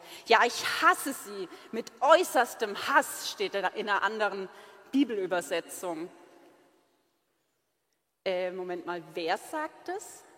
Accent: Odenwald, Germany; Und wir kommen aus dem Odenwald, das heißt, wir hatten auch noch die richtigen Schimpfwörter drauf.

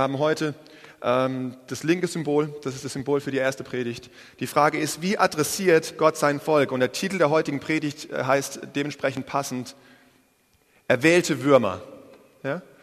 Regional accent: Germany; hat aber nichts mit der Verniedlichung zu tun, die wir als Deutsche kennen.

